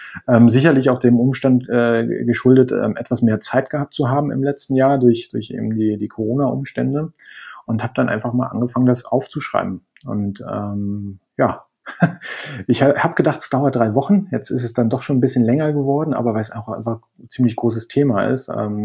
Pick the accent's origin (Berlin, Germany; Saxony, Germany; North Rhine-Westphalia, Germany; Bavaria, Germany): Berlin, Germany; moved away as an adult; now in Spain; Ich komme ursprünglich aus Berlin, aber vor anderthalb Jahren nach Spanien gezogen.